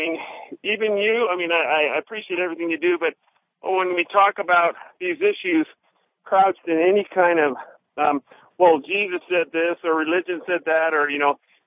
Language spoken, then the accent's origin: English; California, United States; now in North Carolina, United States; I'm in North Carolina, and it's kind of a hotbed of Christianity, and you name it, and it's kind of driving me crazy. I come from California.